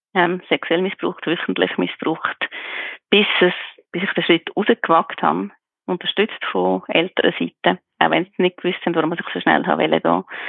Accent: Aargau, Switzerland; also born or lived in Zurich; Aufwachsen geboren bin ich in der Stadt Zürich, sind später in Kanton Aargau gewechselt. Also breitkirchlich aufgewachsen bin ich, glaube ich, vom Gesamtsetting her. Mein Vater ist katholisch, meine liebliche Mutter ist reformiert.

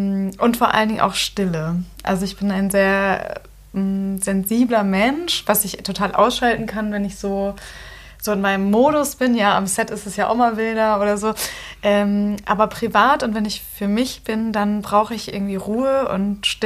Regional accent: Hamburg, Germany; Hamburg wird immer meine Heimatstadt sein.

